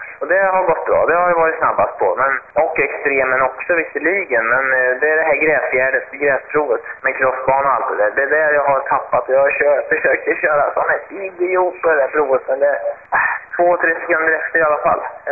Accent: Sweden; Jag är ju ensam svensk i min klass

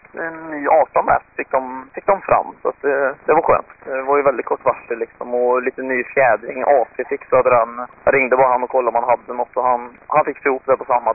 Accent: Sweden; Nej men jag åkte som hemma i Sverige.

